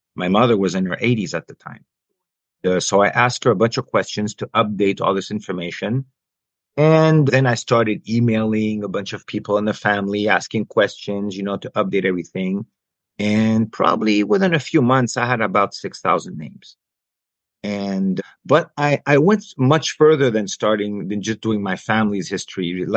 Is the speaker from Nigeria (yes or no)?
no; Haiti; now in Canada; Haitian born and raised. I immigrated to Canada in 1990 from Haiti. I don't look very dark, I know, but both of my parents were born in Haiti, and so was I.